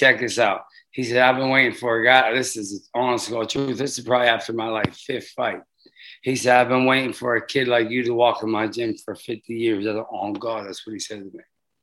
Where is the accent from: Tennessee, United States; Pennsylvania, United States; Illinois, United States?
Pennsylvania, United States; Pittsburgh; like I was brought up in Pittsburgh in all the bad neighborhoods